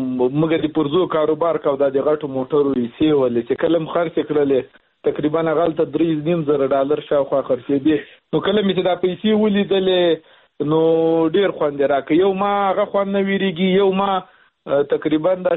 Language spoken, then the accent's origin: Pashto; Logar, Afghanistan